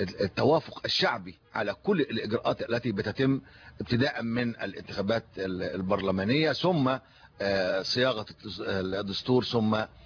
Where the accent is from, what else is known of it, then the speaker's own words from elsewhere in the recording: Egypt; احنا كلنا مصريين